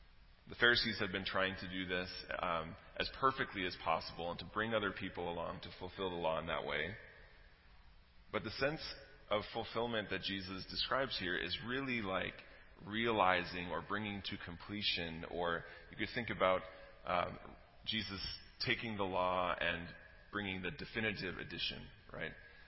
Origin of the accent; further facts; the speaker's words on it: Chicago, Illinois, United States; Or growing up in Chicago, in the 1990s, that meant Michael Jordan, right?